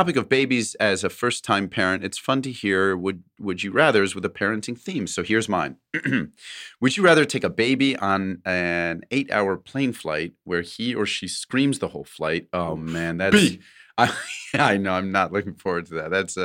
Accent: Portland, Oregon, United States; I'm from Portland, Oregon.

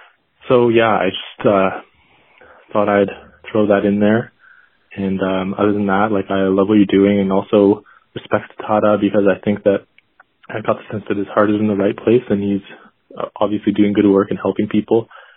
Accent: Canada; As a Canadian and a white guy, I've played hockey with a lot of white guys

